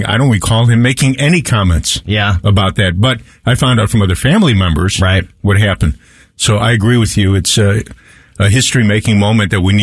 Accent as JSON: {"language": "English", "town": "Chicago", "region": "Illinois", "country": "United States", "tie": "born or raised there", "said": "the stuff that happened in my hometown of Chicago in 68, which I missed because my mom, dad, and I were in my dad's village in Greece for that summer."}